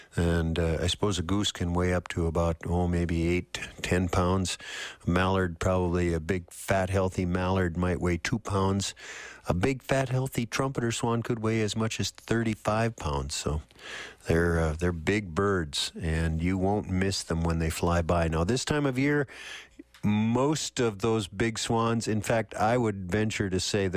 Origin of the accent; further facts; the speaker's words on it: Minnesota, United States; having been born and raised in Minnesota and spent just about all of my life north of, say, 47 degrees north latitude